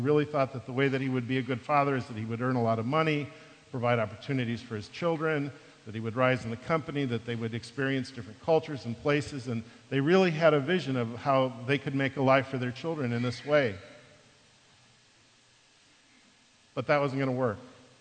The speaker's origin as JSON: {"language": "English", "region": "Midwest", "country": "United States", "said": "I'm from the Midwest, and it reminds me of a big county fair."}